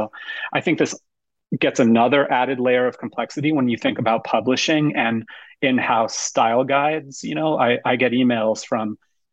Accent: Tucson, Arizona, United States; I mean, I grew up in Tucson, Arizona, in California. I'm the product of a, you know, white mother and a Latino father.

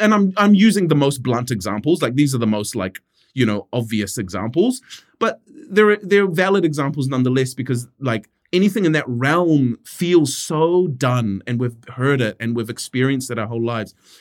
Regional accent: Pakistan; That was right when 9/11 happened, and being Pakistani wasn't really much of a problem because people associate Pakistan with cricket and curry and dairy owner

